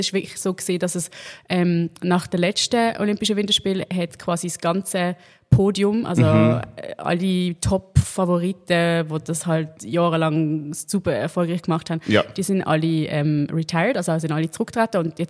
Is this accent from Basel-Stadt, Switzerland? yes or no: yes; Basel, Basel-Stadt, Switzerland; ich würde jetzt nicht als Baslerin wahrscheinlich an die Luzernenfasnacht